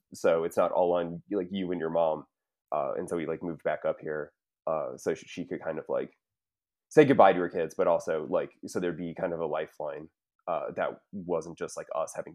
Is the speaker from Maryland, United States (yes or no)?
no; Florida, United States; also born or lived in Lodi; I grew up in Florida, but I moved up to Ohio, to this rural area called Lodi, that's a real shithole.